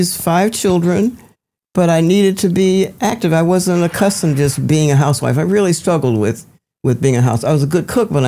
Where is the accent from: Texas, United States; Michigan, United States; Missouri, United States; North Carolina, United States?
Michigan, United States; Detroit; because by growing up in Detroit, where you had the pressure of needing hands to do the job